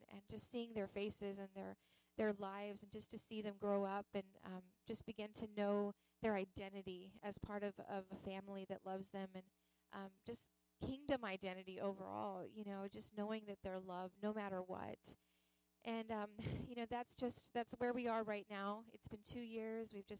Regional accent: Fort Worth, Texas, United States; as you said, I'm from Fort Worth, Texas. Glad to be a Texan. But even though I was born here, brought up here, God had plans that I would live overseas

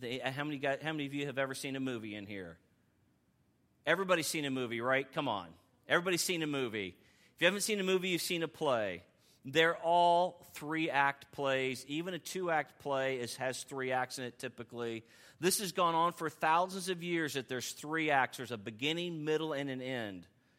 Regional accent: California, United States; I was like, I was raised in California.

